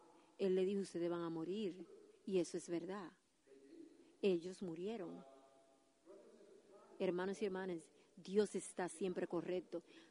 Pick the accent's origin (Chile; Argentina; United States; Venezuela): United States; born there; Porque yo nací aquí en América. Yo me identifico como un americano. En África me consideran de ellos como, y para mí es un honor, yo también soy haitiano.